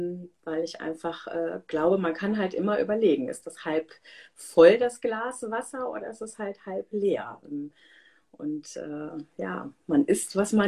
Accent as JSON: {"language": "German", "country": "Germany", "tie": "born there", "said": "Ich bin halbe Inderin, aber hier in Deutschland geboren. Wohne in der Nähe von Köln. Bin Jahrgang 77"}